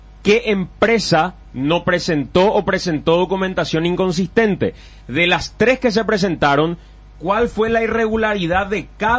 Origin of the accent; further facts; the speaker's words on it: Paraguay; No, yo soy un ciudadano paraguayo